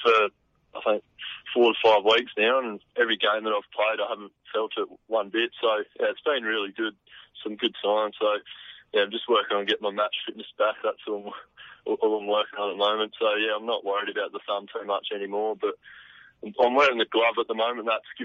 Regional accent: Hallerton, South Australia, Australia; now in Adelaide, Australia; because we come from Hallerton where there's not much people around, we went up to Adelaide where there's just people everywhere

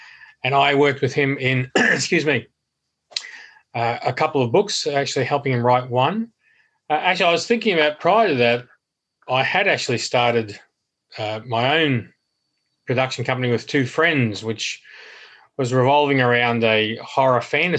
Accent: Queensland, Australia; I'm from Queensland in Australia.

